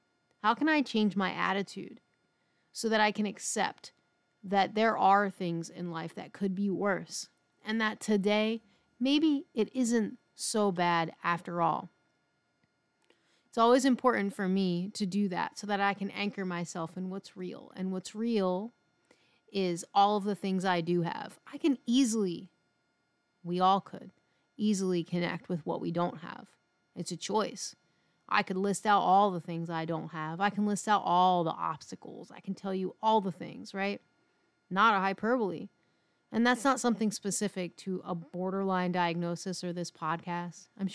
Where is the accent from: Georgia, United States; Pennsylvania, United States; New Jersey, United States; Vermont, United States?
Pennsylvania, United States; Philadelphia; Maybe that's growing up in the city on the East Coast, growing up in Philly.